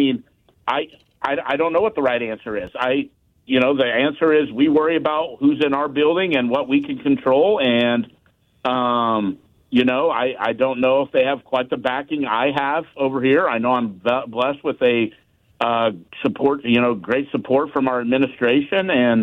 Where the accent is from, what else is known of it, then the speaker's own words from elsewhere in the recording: Andale, Kansas, United States; to go from growing up in Andale, Kansas, you know, to Wichita.